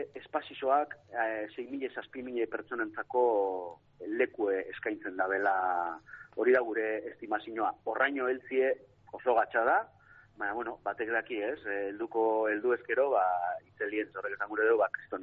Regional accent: Gernika, Basque Country, Spain; beti begu Gernikarrak gara

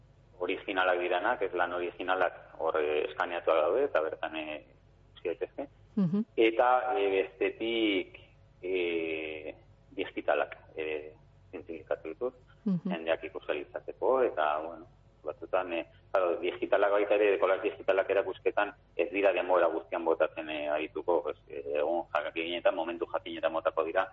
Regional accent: San Sebastián, Basque Country, Spain; now in Markina, Spain; ni berez Donostiarra naiz

